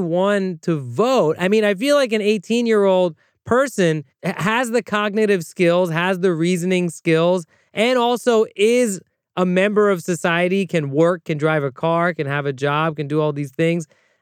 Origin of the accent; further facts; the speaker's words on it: United States; As an American with the right to vote